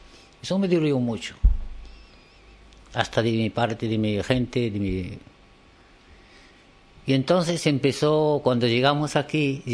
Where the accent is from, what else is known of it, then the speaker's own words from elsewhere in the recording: Morocco; born there; Spanish is a second language; En esa época que yo nací en Marruecos, había Marruecos en esta época, no había futuro, no había.